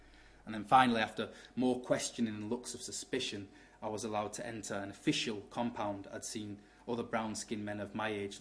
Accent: United Kingdom; I was born and raised in Britain, had a history connected to Europe, knew how things ran.

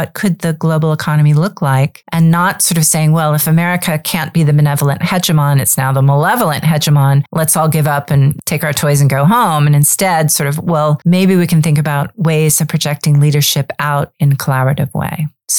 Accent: Geneva, Switzerland; My father actually was a trade negotiator, and I grew up in Geneva, Switzerland when he was doing a trade round there.

